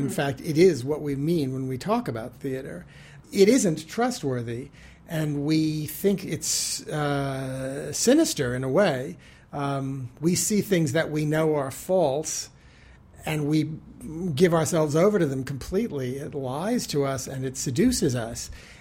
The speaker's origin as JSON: {"language": "English", "region": "Deep South", "country": "United States", "tie": "born or raised there", "said": "I grew up in the Deep South, and we just didn't talk about that in high school."}